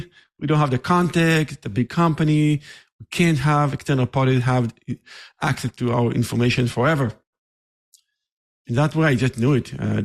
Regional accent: Israel; English is a second language; moved away as an adult; now in United States; So I'm originally from Israel, as you can tell by my accent. I've been in the state for about 8 years.

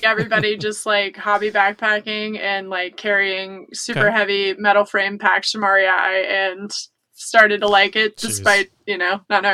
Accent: Appalachia, United States; I grew up near the Appalachian Trail, so I had already heard of thru hiking

